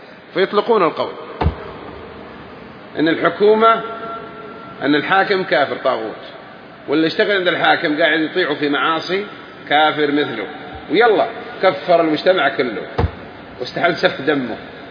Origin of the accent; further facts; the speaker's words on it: Saudi Arabia; عندنا في المملكة العربية السعودية